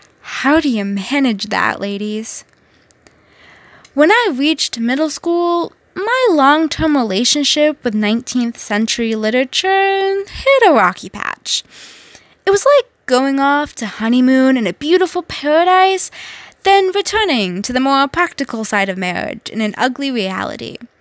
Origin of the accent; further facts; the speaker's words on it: Jersey Shore, Pennsylvania, United States; While my dad was working overtime at Trucklate, the local factory in my hometown in Pennsylvania, mom and I walked to the magical Jersey Shore Public Library.